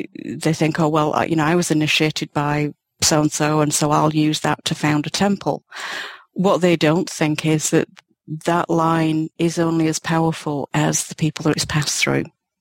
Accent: Yorkshire and the Humber, United Kingdom; I'm from Yorkshire.

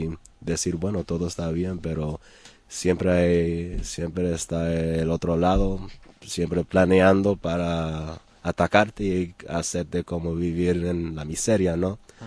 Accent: New York, United States; en este momento, en donde soy, de Nueva York

